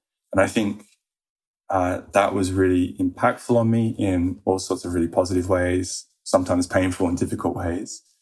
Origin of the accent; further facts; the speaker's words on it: Australia; arriving as an Australian.